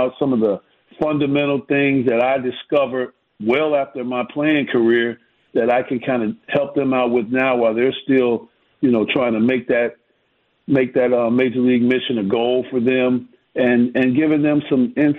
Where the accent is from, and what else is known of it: Chicago, Illinois, United States; born or raised there